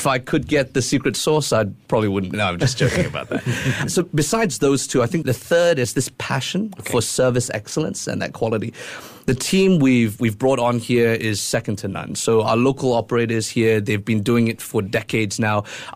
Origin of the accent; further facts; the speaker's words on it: Malaysia; now in Singapore; I'm Malaysian, just became PR